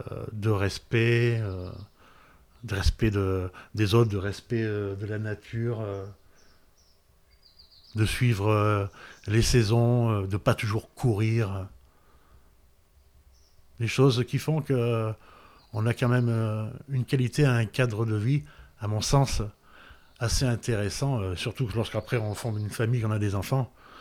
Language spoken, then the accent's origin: French; Auvergne-Rhône-Alpes, France; born there; also born or lived in Toulon / Hyères / Clermont-Ferrand; je suis quelqu'un du sud de la Drôme, ce qu'on appelle la Drôme provençale. Effectivement, je suis né à Cré dans le 26. Et après un parcours atypique géographique jusqu'à l'âge de 20 ans, en passant par Toulon, Hyères, Clermont-Ferrand